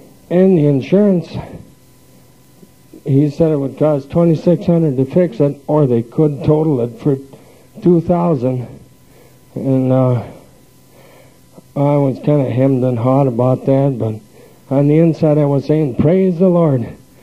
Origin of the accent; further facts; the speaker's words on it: Cedar, Minnesota, United States; Cedar, Minnesota. That's about 30 miles north of Minneapolis.